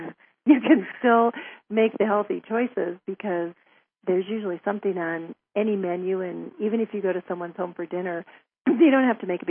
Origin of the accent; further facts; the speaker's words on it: North Dakota, United States; I grew up in North Dakota, and so in the summer, well, in the wintertime, we didn't have